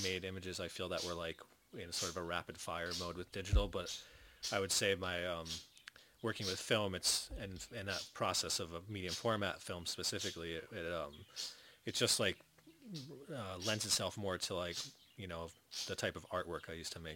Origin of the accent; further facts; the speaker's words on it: New York, United States; I grew up in the Hudson Valley and this, like, the Catskills. So it's like when I got back there after living in New York City